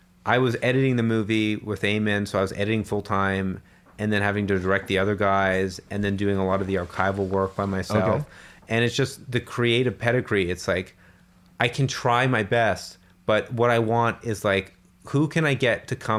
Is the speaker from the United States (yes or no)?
no; Canada; when I think about the pride I feel as a Canadian, it's about the values that mean it a lot.